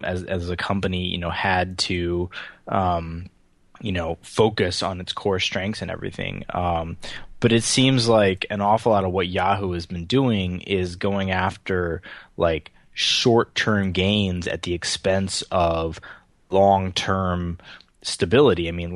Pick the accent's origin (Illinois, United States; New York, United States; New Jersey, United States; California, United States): New Jersey, United States; he reminds me sort of like Chris Christie's approach in Jersey, my home state.